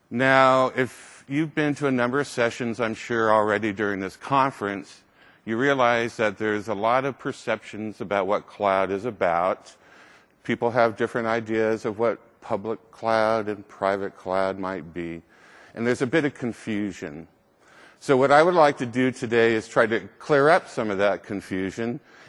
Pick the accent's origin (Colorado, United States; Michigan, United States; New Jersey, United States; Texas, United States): Texas, United States; But you have to understand, I'm from Texas, and my idea of international travel is going to Arkansas.